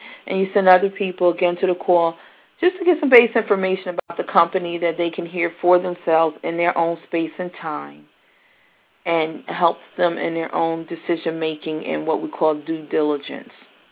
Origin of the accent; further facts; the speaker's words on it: Philadelphia, Pennsylvania, United States; from Philly. Philly's in the house.